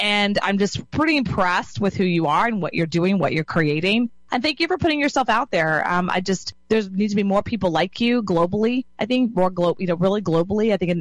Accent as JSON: {"language": "English", "region": "Texas", "country": "United States", "tie": "born or raised there", "said": "Well, no, I wasn't on the movie, but I'm from Texas and I'm born and raised."}